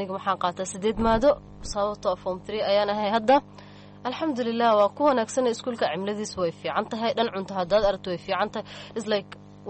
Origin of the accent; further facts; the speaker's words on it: Garissa, Garissa County, Kenya; naftirkii Gaaris ayaan ka imaaday iskuulka. Markii aan bogay primary waxaan ku soo bogay magaalada Gaaris, waxaan imaaday Kajado.